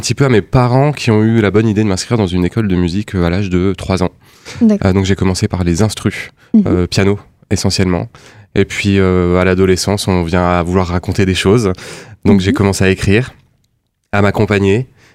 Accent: Metz, Grand Est, France; je suis originaire de Metz, donc pas très loin de Nancy.

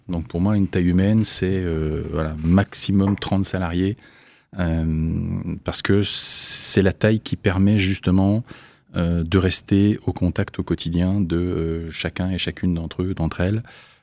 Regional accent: Contrexéville, Grand Est, France; also born or lived in Vittel / Nancy; je suis d'origine lorraine et fier de l'être puisque voilà je suis né à Vitel, j'ai grandi à Contrex

